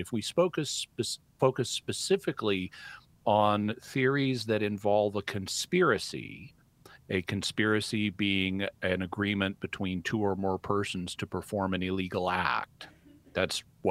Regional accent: United States; So in England, I would be an alien because I'm from America.

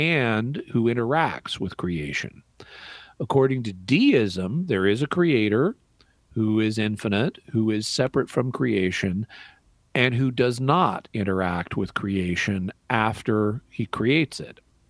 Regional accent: Arkansas, United States; I was in my hometown in Arkansas for a couple of weeks, or on my way there or back.

